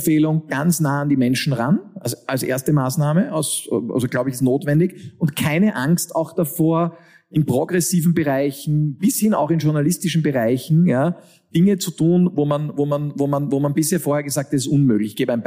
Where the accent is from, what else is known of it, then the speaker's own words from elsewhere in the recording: Austria; Wir haben das auch bei uns in Österreich.